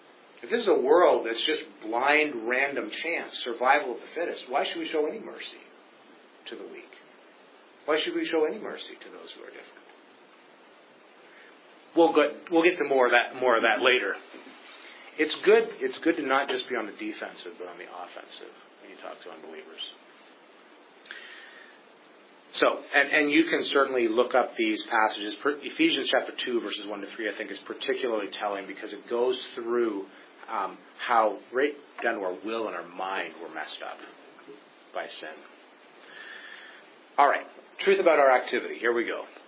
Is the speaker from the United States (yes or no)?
no; Canada; Most of us, you know, we're Canadian. We're too polite to do that sort of thing.